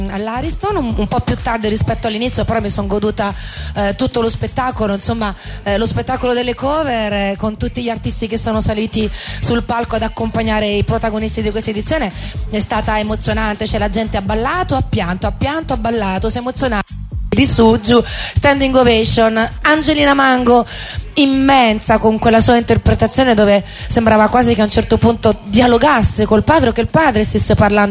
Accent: Naples, Campania, Italy; io sono napoletana

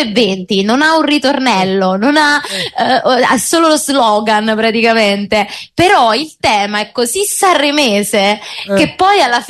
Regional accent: Sparanise, Campania, Italy; Allora, io sono di Sparanise.

